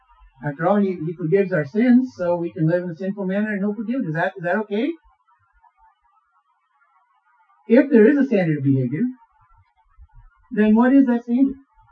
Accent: Midland, Michigan, United States; My home is in Michigan. I grew up in Midland, Michigan, and I went to the Memorial Presbyterian Church just about every Sunday.

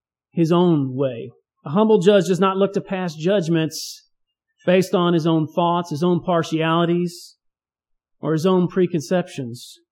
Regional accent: Texas, United States; So I'm a Texan, and this cold is too much for me.

